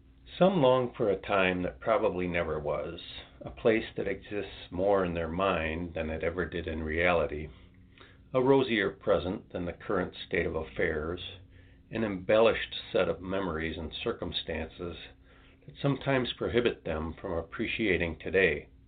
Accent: Waukesha, Wisconsin, United States; I am a poet from Waukesha, Wisconsin

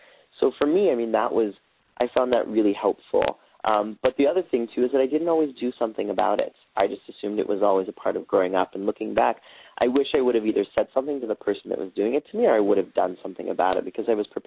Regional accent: Wyoming, United States; I grew up in the United States and in the state of Wyoming.

